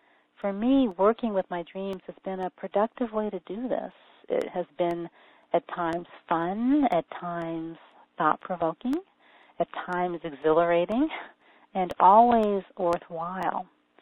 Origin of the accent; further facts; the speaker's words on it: Alaska, United States; I'm from Alaska, and all of my extended family lives in the lower 48 states.